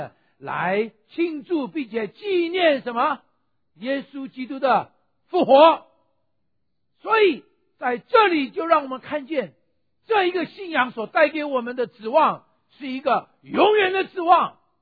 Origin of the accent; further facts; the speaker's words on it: Taiwan; now in United States; 我们在台湾的时候，我们是外省人；到了美国，我是外国人；回到了大陆，我是台胞。